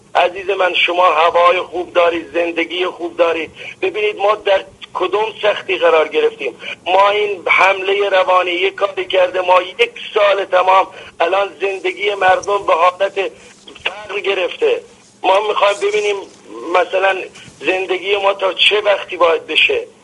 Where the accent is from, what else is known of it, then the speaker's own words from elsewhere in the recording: Khuzestan, Iran; من خودم عرب هستم، من یه فرقه از عربهای خوزستان هستم.